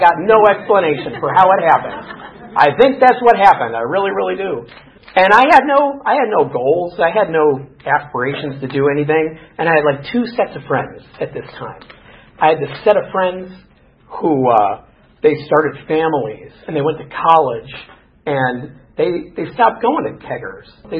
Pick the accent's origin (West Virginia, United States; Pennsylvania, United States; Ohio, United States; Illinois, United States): Illinois, United States; Chicago; I'm from Chicago. That's where I grew up.